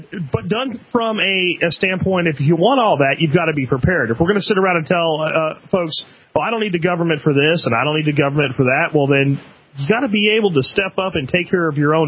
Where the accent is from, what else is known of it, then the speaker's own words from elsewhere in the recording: Pennsylvania, United States; I've been up here quite a bit in my past. I grew up in Pennsylvania, okay.